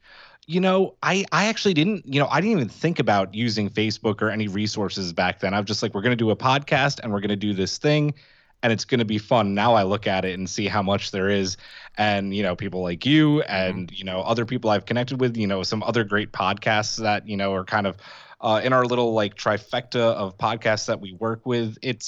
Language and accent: English; Queens, New York, United States; now in Bucks County, United States; Where am I from? Oh, I'm from Queens.